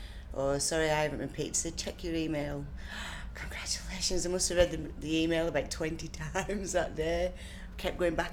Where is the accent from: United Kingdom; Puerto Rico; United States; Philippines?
United Kingdom; Burnley, North West England; I'm 40 years old and I come from Burnley, Lancashire.